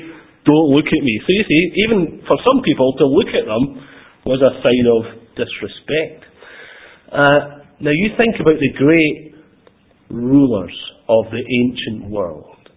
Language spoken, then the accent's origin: English; Glasgow, Scotland, United Kingdom; I grew up in Glasgow, and it can be quite an aggressive place.